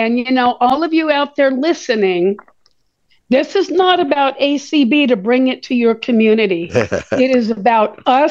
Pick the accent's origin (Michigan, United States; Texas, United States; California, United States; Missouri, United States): California, United States; now in Sacramento, United States; And I came to Sacramento from the Bay Area.